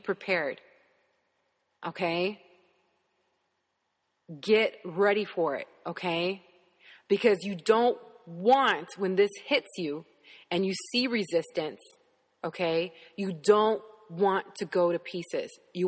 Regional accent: United States; I didn't get this because I'm an American.

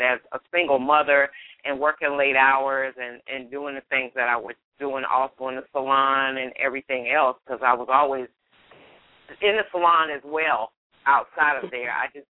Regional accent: Hampton, South Carolina, United States; born there; also born or lived in New York; I was born in South Carolina, in Hampton, South Carolina, where's a small little town on the outskirts called Early Branch, South Carolina.

